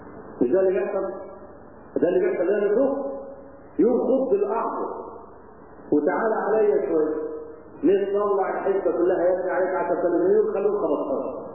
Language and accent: Arabic; Egypt; احنا عادتنا كمصريين